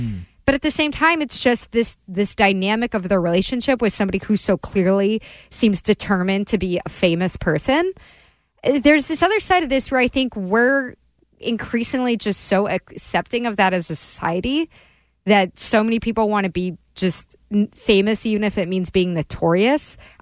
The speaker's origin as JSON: {"language": "English", "region": "Maryland", "country": "United States", "said": "Well, I love Old Bay. I'm from Maryland."}